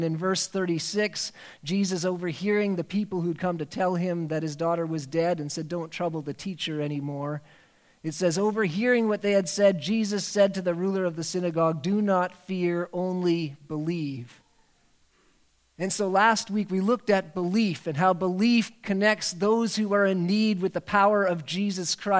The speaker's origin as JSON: {"language": "English", "region": "British Columbia", "country": "Canada", "tie": "born or raised there", "said": "Now, I grew up on the West Coast, and many times on the West Coast, people would go out boating"}